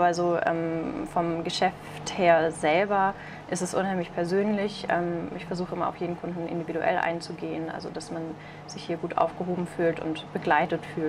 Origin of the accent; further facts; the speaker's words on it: Eutin, Schleswig-Holstein, Germany; born there; now in Lübeck, Germany; ich bin 30 Jahre alt und bin nicht gebürtig aus Lübeck, bin aber schon ziemlich lange hier vor Ort sesshaft, sage ich mal. Ich bin in Eutin geboren, ist ja etwas kleiner als Lübeck